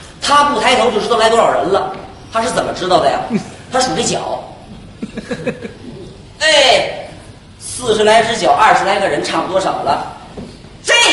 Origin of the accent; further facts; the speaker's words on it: Northeast China, China; 我东北人，我们家现在农村还有糊顶棚的呢。